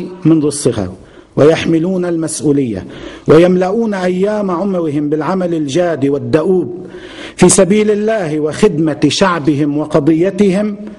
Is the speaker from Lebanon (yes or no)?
yes; Lebanon; تجاربنا في لبنان كلبنانيين